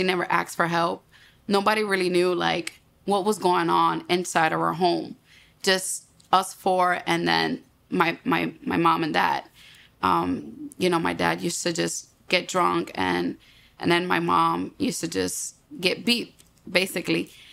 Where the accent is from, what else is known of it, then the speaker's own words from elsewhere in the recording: Puerto Rico; Since I was born and raised in Puerto Rico, you know, it was four of us plus my mom and dad.